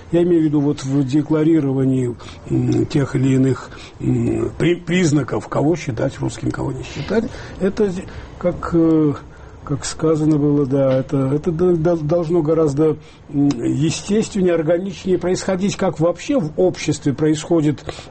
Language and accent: Russian; Georgia; поскольку вот я перед вами грузин